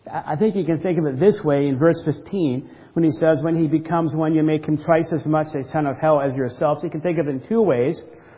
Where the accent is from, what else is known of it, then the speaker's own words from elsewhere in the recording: Southern United States, United States; I grew up in the South. Many of my relatives have thought at times and still think that I'm part of a cult because I'm not Baptist.